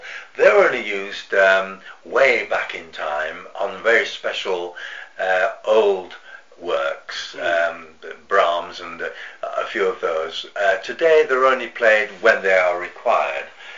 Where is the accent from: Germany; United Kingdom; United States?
United Kingdom; Hull, Yorkshire and the Humber; born there; Well, I was born in Hull in 1936, 8th of August.